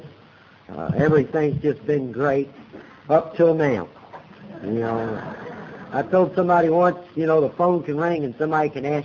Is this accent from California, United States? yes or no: no; Louisville, Kentucky, United States; I was born and raised down in Louisville, Kentucky, from a large family. We lived down in a section of Louisville that was rough. There was a bar on every corner.